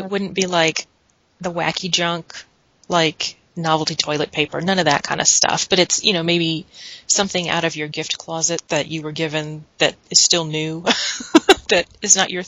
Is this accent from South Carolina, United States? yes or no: no; Virginia, United States; Yeah, I grew up in Virginia. We don't grow oranges there.